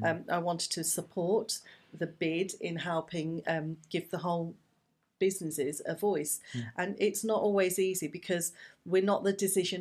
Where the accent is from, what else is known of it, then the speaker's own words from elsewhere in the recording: Coventry, West Midlands, United Kingdom; born there; now in Warwick, United Kingdom; Adam, I was born in Coventry, my business is in Leamington, but I live in Warwick, so I sort of cover all the areas.